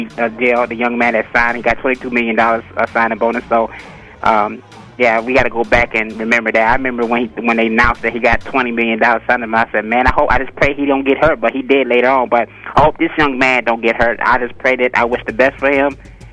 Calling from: Atlanta, Georgia, United States; I'm calling from Southeast Atlanta.

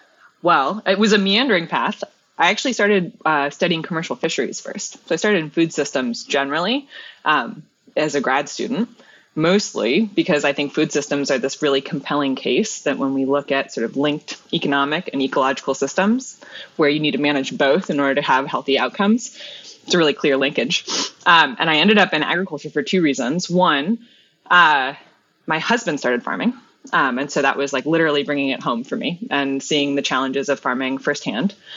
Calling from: Vashon Island, Washington, United States; So we are outside of Seattle, Washington, on an island called Vashon Island.

